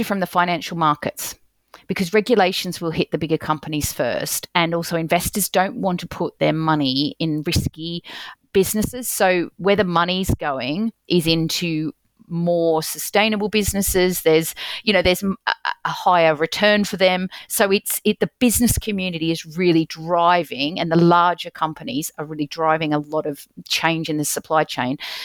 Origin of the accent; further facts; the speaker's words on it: Australia; now in United Kingdom; I grew up in Australia and we have really have had the ozone layer as a crisis topic for years in our DNA. I lived in an area where we'd have drought, and I still love living in the UK when we have beautiful green lawns.